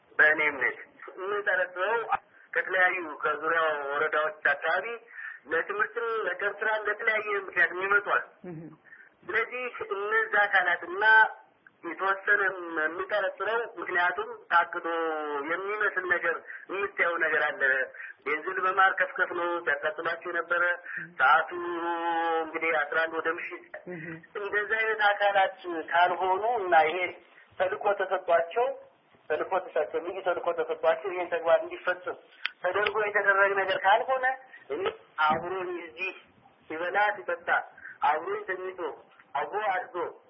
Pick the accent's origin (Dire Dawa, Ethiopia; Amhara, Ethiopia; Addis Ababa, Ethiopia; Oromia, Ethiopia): Amhara, Ethiopia; Mota; እኔ ሞጣ እዛው ተወልጄ ያደኩኝ የተማርኩኝ በሌላ ቦታ ሳስተምር ቆይቼ ደግሞ መጥቼ በከተማዋ ላይ እያስተማርኩ